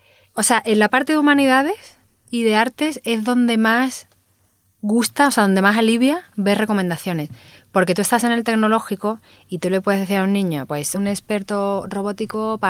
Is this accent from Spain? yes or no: yes; Andalusia, Spain; yo que vivo, bueno, que soy andaluza